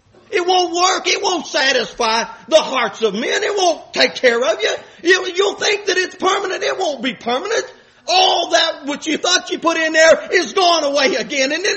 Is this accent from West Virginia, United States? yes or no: yes; West Virginia, United States; I'm from West Virginia. Mountaineers, pride of the state.